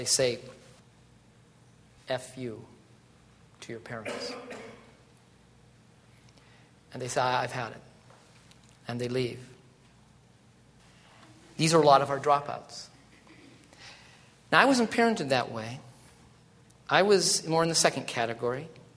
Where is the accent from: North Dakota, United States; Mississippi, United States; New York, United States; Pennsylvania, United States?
North Dakota, United States; I was raised in North Dakota in a Norwegian farming community area. I was raised by a pair of, moderately healthy, neurotic Norwegian farmers.